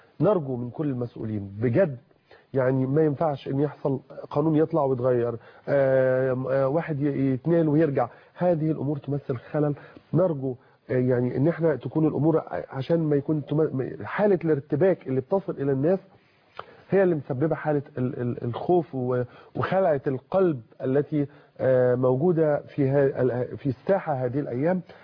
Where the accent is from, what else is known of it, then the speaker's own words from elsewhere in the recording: Egypt; أنا مواطن مصري بسيط